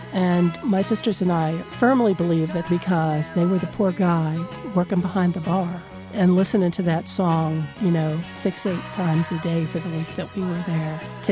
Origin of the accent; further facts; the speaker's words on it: Hummelstown, Pennsylvania, United States; I'm from Hummelstown, Pennsylvania.